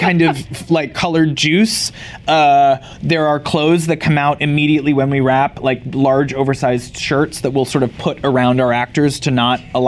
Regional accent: Canada; I grew up in Canada

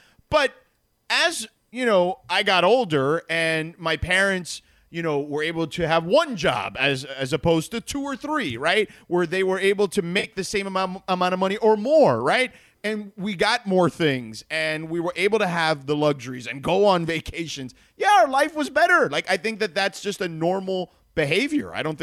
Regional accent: Miami, Florida, United States; I had a friend, you know, growing up in Miami, whose grandparents used to cut coupons.

